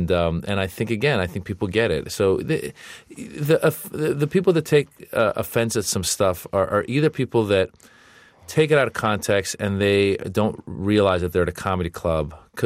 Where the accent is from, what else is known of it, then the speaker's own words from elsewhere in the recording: Iran; we're white, we're white, because Iranians are actually white. We come from the Caucasus Mountains. We're the original Aryans.